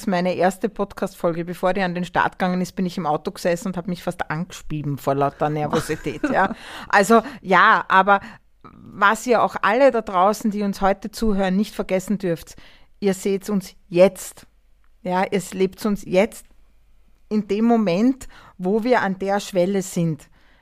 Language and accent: German; Austria; bei uns in Österreich